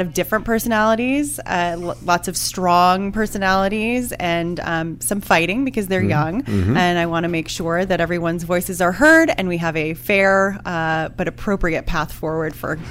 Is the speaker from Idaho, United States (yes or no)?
no; Connecticut, United States; I am from the northwest corner of Connecticut.